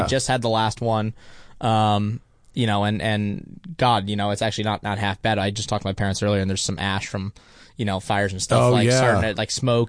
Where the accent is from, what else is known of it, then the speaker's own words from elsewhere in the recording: Carmel, California, United States; also born or lived in Los Angeles; So I was born here in LA. I grew up in Carmel, like literally by Laguna Seca.